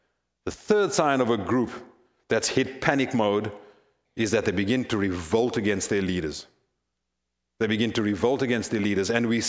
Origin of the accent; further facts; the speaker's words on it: South Africa; As you know, I'm a person of color and I grew up in South Africa. And what did that mean? It means that I lived in a segregated neighborhood, I went to a segregated school, and I traveled on segregated transport.